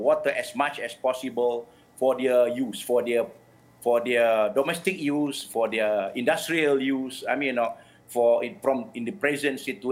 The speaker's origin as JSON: {"language": "English", "region": "Kedah", "country": "Malaysia", "also_born_or_lived": "Kelantan", "said": "basically my home state is Kedah. I was born in Kelantan, but my home state is Kedah."}